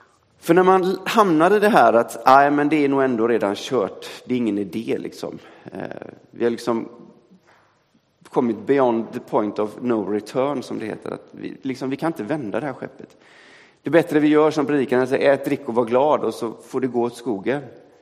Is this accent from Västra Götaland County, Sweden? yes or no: yes; Gothenburg, Västra Götaland County, Sweden; Så sa man på 80-talet när jag växte upp i Angereds missionskyrka.